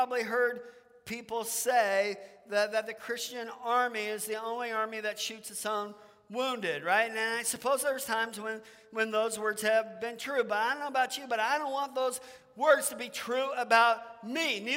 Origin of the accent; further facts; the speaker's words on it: Bothell, Washington, United States; There was a pastor in the town that I grew up in over in Bothell on the west side of the state.